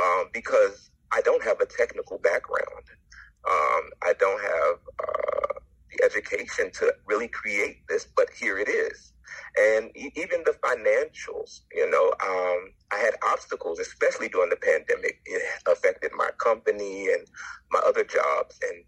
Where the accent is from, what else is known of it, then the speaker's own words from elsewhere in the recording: Washington, District of Columbia, United States; I born and raised in Washington, D.C.